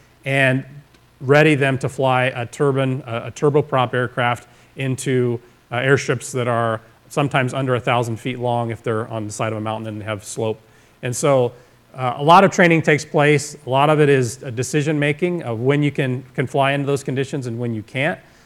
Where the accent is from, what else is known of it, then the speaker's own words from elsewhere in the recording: Ohio, United States; Andy and I grew up here in Van Wert County. I'm from over on the state line. Had an Ohio City address, even though I lived over near Wren.